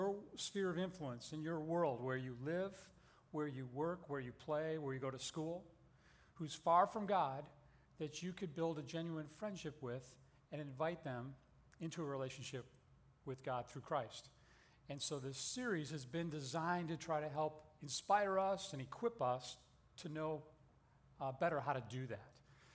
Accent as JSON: {"language": "English", "region": "Indiana", "country": "United States", "tie": "born or raised there", "said": "Jay and I grew up together in Indiana."}